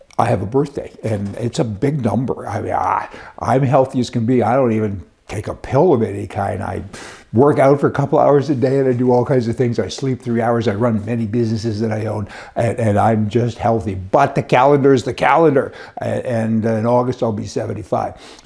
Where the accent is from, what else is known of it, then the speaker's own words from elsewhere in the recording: Canada; I'm a half-breed still because I'm Canadian and I'm also American. So I'm a dual citizen.